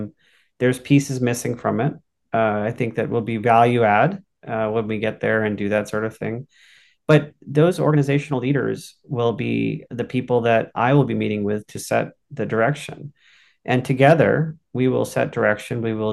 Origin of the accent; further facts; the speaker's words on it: New England, United States; I grew up in New England. This is my home.